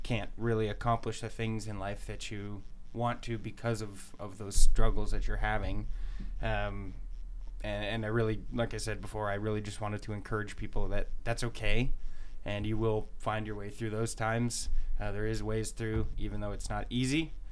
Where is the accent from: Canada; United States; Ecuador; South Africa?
Canada; Oshawa, Ontario; we're from Ontario, more specifically Oshawa, Ontario.